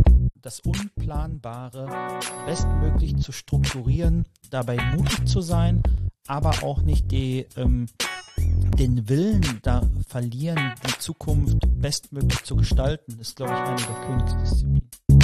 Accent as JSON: {"language": "German", "region": "North Rhine-Westphalia", "country": "Germany", "tie": "born or raised there", "said": "33 Jahre jung, gebürtiges Pottkind."}